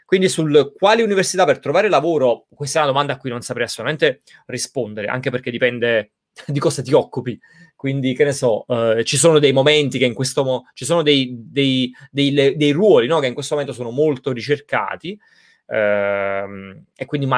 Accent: Campania, Italy; accent: Neapolitan; qui quando parlo in inglese una paio di occasioni delle persone non mi hanno detto sei italiano, ma mi hanno detto direttamente sei di Napoli, quindi voglio dire talmente forte il mio accento

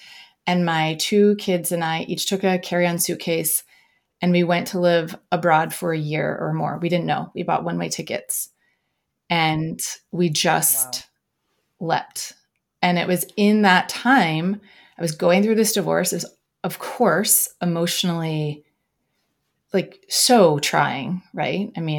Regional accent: Northwest, United States; I grew up in the Northwest of the United States.

